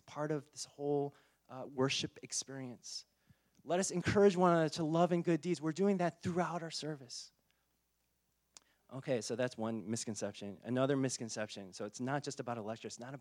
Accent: United States; I know, because we're American, we like, oh, it's like, it's about me.

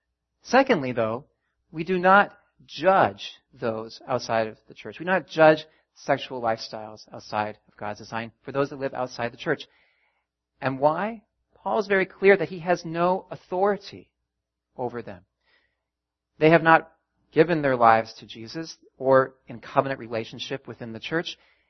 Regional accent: Canada; I am Canadian and American, grew up in Canada.

